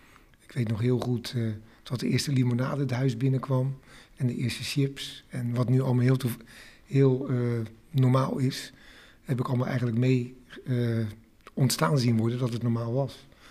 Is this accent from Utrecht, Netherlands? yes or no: no; Rotterdam, South Holland, Netherlands; Ik ben een echte Rotterdammer, dat kun je wel horen hè. En ik ben 70 jaar en ik ben in Rotterdam ook geboren. En ik woon nog steeds in Rotterdam, met heel veel tevredenheid.